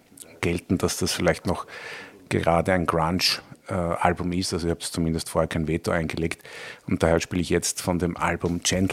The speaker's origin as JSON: {"language": "German", "region": "Vienna", "country": "Austria", "said": "Also würde man bei uns in Wien sagen, er ist ein Potschochter."}